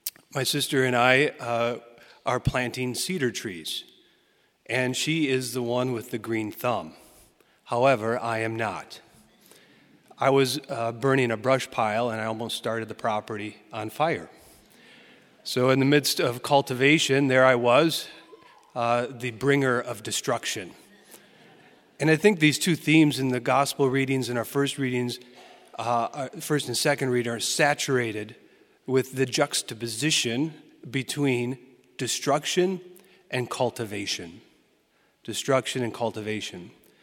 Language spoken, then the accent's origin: English; Door County, Wisconsin, United States; As many of you know, I'm from Door County.